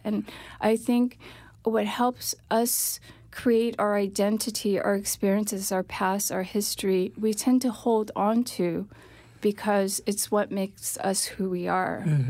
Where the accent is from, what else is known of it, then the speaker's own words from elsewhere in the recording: United States; I think growing up in America, I was always walking between two cultures.